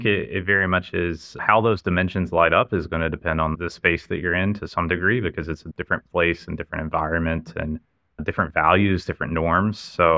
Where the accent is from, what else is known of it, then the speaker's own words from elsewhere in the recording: North Carolina, United States; I think growing up in North Carolina, where I'm from originally, rural South, we were no strangers to poverty.